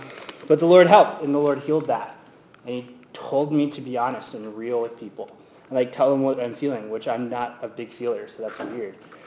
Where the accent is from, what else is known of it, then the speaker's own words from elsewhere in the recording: Tallahassee, Florida, United States; But I grew up in Tallahassee, Florida. I grew up kind of in the outskirts. I was homeschooled, and so like church was my community.